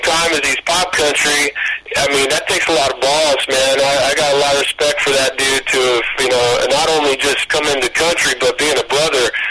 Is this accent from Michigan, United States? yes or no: no; California, United States; now in Nashville, United States; And, you know, me, I'm from Southern California, and I'm living in Nashville. So I'm away from all my friends back there.